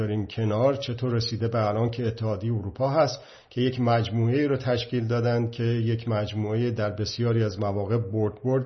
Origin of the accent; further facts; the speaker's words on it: Iran; پس ما که ایرانی هستیم